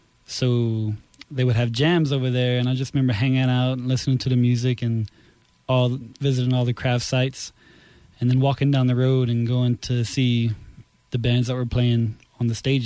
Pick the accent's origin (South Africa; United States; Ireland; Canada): United States; Iota, Louisiana; now in Lafayette, United States; I'm from Iota, Louisiana. I live here in Lafayette now, and I play music.